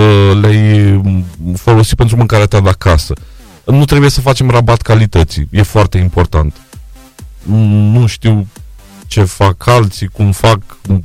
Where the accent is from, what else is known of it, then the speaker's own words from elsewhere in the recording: Romania; Noi ca și români.